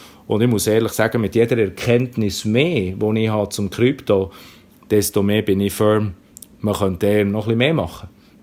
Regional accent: Bern, Switzerland; accent: Bernese German; Er hat ein bisschen einen dänischen Akzent, ich habe ein bisschen einen berndeutschen Akzent.

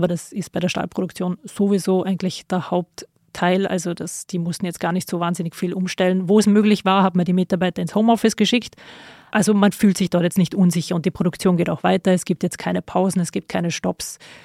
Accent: Austria; ich komme aus Österreich, ich komme aus Europa

